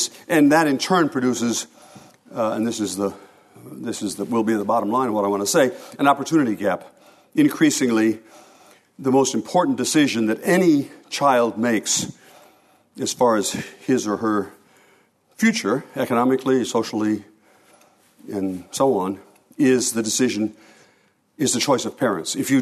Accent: Port Clinton, Ohio, United States; So when I was growing up in Port Clinton in the 1950s, it was sort of, you know, there was nobody very rich in town, nobody very poor in town. It was a modest town.

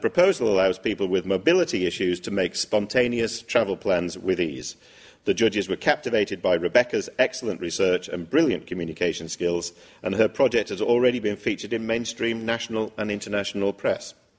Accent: Manchester, North West England, United Kingdom; And obviously, as a Mancunian, I'm obviously very interested in this project.

